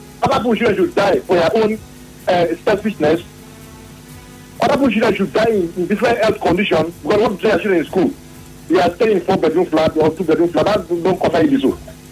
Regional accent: Niger Delta, Nigeria; I'm from Niger Delta.

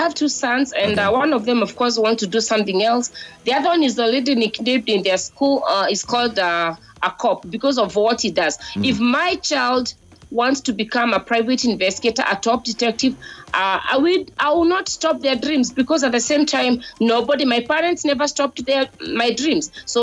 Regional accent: Kirinyaga County, Kenya; Kirinyaga County, where I come from.

